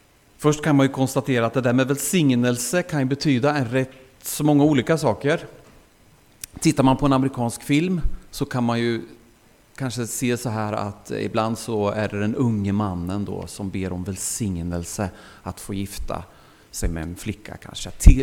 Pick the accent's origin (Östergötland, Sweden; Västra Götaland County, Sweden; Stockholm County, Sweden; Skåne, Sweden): Östergötland, Sweden; Jag är östgöte som ni säkert hör. Så ni kan vara trygga med det. Jag bor i Hjulsbro. Och med fru och barn, fyra barn.